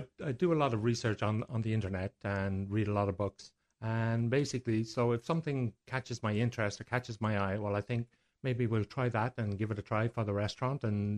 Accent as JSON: {"language": "English", "country": "Ireland", "said": "Being Irish, I love my meat and potatoes"}